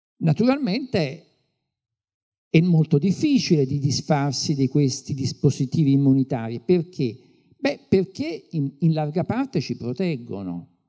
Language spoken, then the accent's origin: Italian; Naples, Campania, Italy; Io, per esempio, sono napoletano, a Napoli